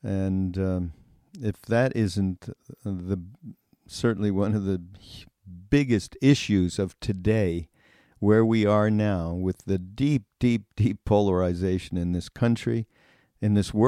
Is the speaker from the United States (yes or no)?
no; Montreal, Quebec, Canada; from my hometown in Montreal.